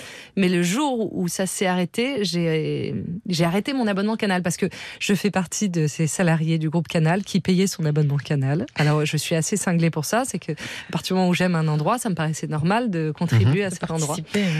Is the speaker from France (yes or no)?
yes; Paris, Île-de-France, France; je lui faisais honte, puisque dans le métro, je suis parisienne.